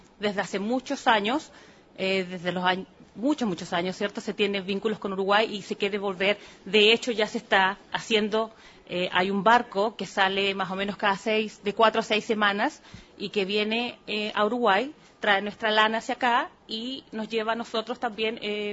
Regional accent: Punta Arenas, Magallanes, Chile; now in Falkland Islands; Yo soy de Punta Arenas originalmente, así que la diferencia no es mucha en el clima.

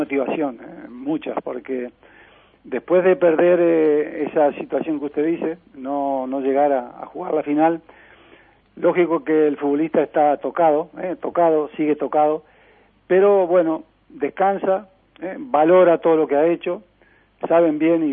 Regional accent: Uruguay; nosotros seguimos ahí, como buenos uruguayos, poco pero buenos

